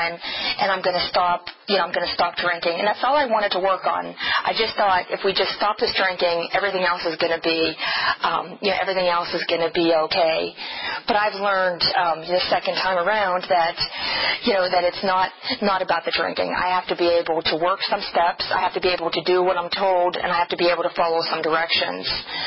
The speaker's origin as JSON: {"language": "English", "town": "Pittsburgh", "region": "Pennsylvania", "country": "United States", "tie": "born or raised there", "said": "Like I said, I grew up in Pittsburgh, Pennsylvania."}